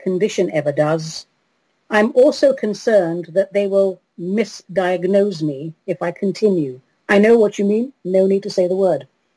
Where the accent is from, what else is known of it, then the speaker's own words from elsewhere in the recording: London, United Kingdom; it's from London, my hometown. Yay, London!